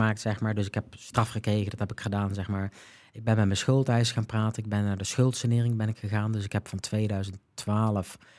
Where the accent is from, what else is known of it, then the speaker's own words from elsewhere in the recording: Westervoort, Gelderland, Netherlands; en dan ga ik hier weg uit Westervoort. Dat is het dorp waar ik vandaan kom.